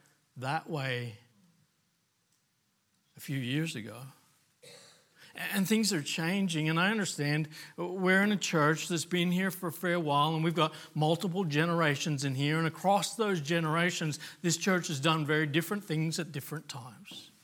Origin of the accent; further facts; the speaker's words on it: Papua New Guinea; When I was a kid growing up in Papua New Guinea, there was a lot of missionary families on the base that I went to school